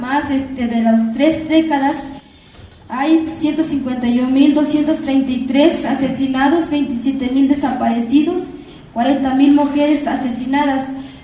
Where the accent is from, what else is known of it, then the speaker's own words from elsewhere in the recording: Mexico; first language Nahuatl; Spanish is a second language; yo mi lengua materna es náhuatl, y más mis compañeros que hablan mepa y mixteco